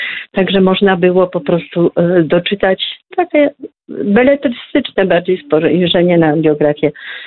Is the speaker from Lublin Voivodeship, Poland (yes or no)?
yes; Świdnik, Lublin Voivodeship, Poland; Jestem ze Świdnika